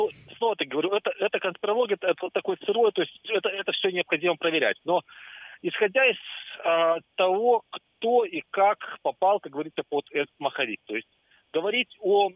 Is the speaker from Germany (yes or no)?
no; Belarus; moved away as an adult; я думаю, с того момента, как я уехал из Беларуси, то есть лет 10 как минимум.